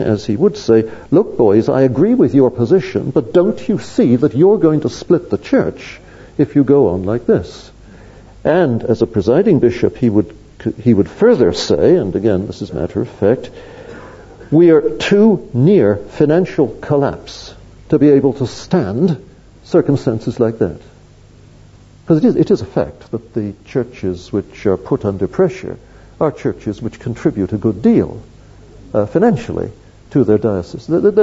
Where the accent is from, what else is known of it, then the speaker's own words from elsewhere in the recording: Canada; And I'm not an American, I'm a Canadian, I'm just I live just 30 miles from the American border.